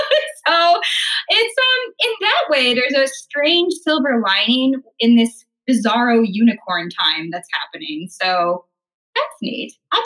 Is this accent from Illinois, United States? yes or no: yes; Chicago, Illinois, United States; now in New York, United States; So, although I grew up in Chicago, but they moved to Charlotte